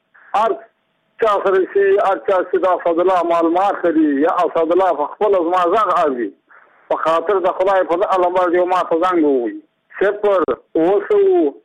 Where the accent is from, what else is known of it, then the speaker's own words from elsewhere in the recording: Badghis, Afghanistan; زه په خپله د بادغیس ولایت یم د مقر د ولسوالۍ یم.